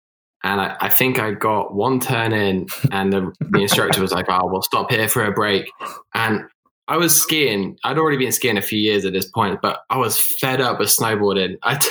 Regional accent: Germany; I grew up in Germany.

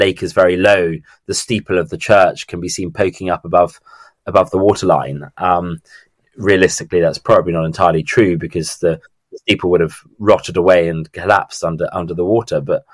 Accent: South East England, United Kingdom; the village near where I grew up in Surrey, Shere

